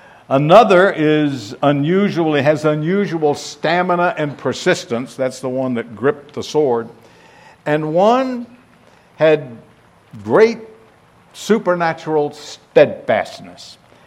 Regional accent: the South, United States; born or raised there

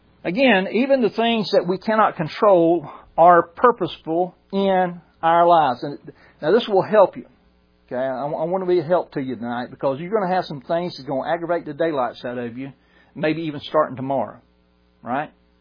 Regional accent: Georgia, United States; You know, I tell folks I'm Southerner by birth, Georgian by the grace of God.

